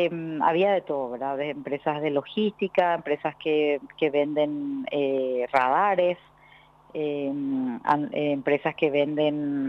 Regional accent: Paraguay; Esa es nuestra misión como paraguayos.

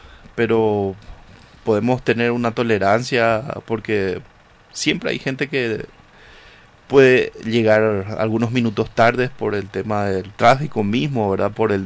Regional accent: Paraguay; Es algo que nos identifica como paraguayos, así como nuestra gastronomía

